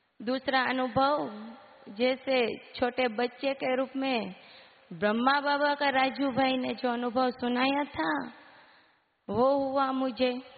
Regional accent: Rajkot, Gujarat, India; मैं राजकोट से हूँ, भारती नगर सेंटर से आई हूँ।

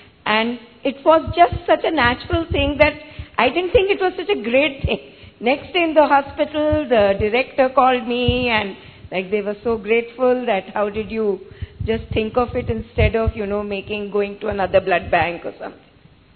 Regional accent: Delhi, India; I'm a gynecologist from Delhi.

